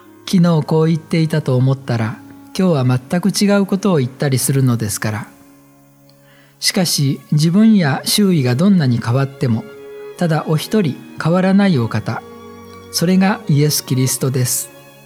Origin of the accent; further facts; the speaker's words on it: Suzuka, Mie, Japan; 私の出身地である三重県の鈴鹿市には、94歳の父と母が老人ホームで暮らしています。